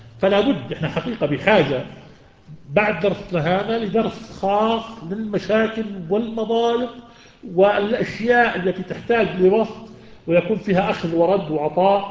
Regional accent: Jerash, Jerash Governorate, Jordan; جرش الجزيرة في مكة، وجرش بلدتنا

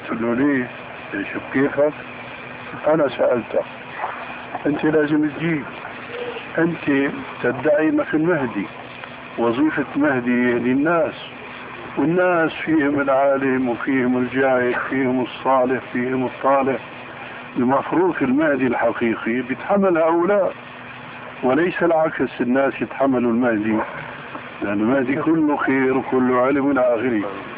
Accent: Damascus, Damascus Governorate, Syria; قالوا لي ناس عندنا في دمشق يعمل حلقة هيك

